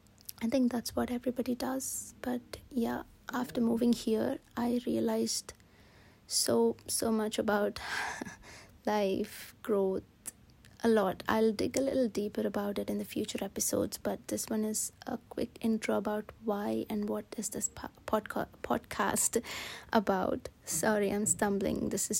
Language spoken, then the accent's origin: English; India; now in Edinburgh, United Kingdom; I'm originally from India, but 7 years ago, I packed my bags and moved to the UK, and I currently live in Edinburgh.